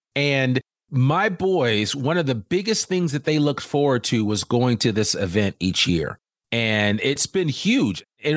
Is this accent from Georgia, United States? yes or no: no; Teaneck, New Jersey, United States; I grew up in New Jersey and we had Bergen Tech Community College.